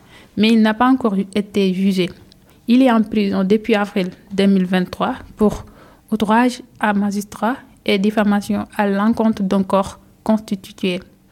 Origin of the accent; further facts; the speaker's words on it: Senegal; je suis sénégalaise.